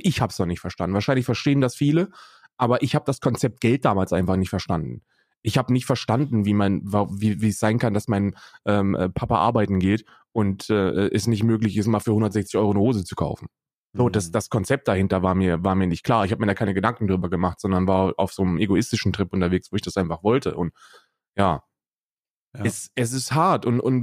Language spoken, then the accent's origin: German; Hesse, Germany; also 88 geboren bin ich und in Hessen aufgewachsen